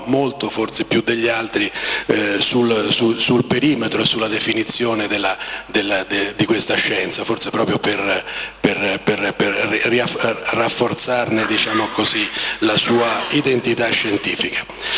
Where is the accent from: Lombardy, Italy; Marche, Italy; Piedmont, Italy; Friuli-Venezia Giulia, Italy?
Marche, Italy; Jesi; perché sono marchigiano, sono di Iesi, per cui mi sento sempre a casa